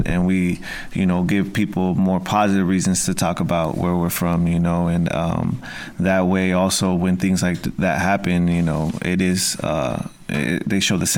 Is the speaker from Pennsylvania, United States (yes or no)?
no; Pacoima, California, United States; So we're pretty much born and raised in Pacoima. Our family, we have like maybe, we're probably the second generation in Pacoima from our family. Most of our family came from Mexico. But we did grow up out here.